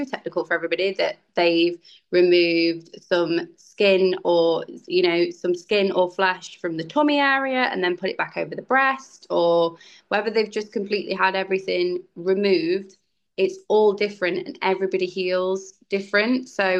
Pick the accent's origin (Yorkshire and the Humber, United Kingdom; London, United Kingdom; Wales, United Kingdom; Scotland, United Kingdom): Yorkshire and the Humber, United Kingdom; I am from Yorkshire and I make the best brew going.